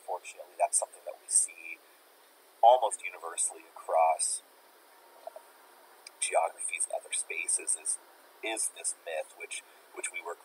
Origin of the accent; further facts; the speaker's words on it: Iowa, United States; An example of that from, you know, my home state is M's Coffee in Independence, Iowa.